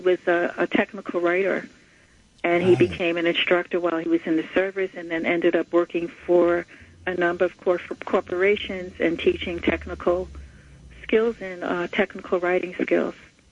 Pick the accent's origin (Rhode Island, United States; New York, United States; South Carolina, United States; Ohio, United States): New York, United States; Queens; also born or lived in Fort Monmouth, New Jersey / Bronx / Brooklyn; I was born on an army base, and we moved to the Bronx and Brooklyn and spent my childhood in Springfield Gardens, Queens, and then back to the People's Republic of Brooklyn, where I stayed.